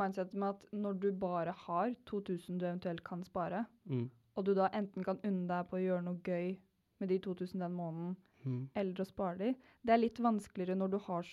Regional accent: Kragerø, Telemark, Norway; Ja, og så som begge vi er fra Kragerø, på sommeren så er det sånn, ingen i Kragerø, vi drar jo ikke på sydentur, vi drar hjem.

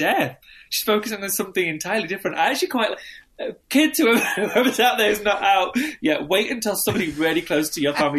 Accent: Doncaster, Yorkshire and the Humber, United Kingdom; I'm from South Yorkshire, a place called Doncaster.

